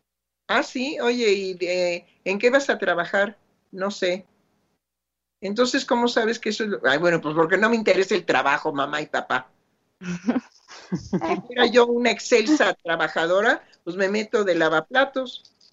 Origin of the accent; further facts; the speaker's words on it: Buenos Aires, Argentina; born there; Sí, yo soy argentina. Nací en Buenos Aires.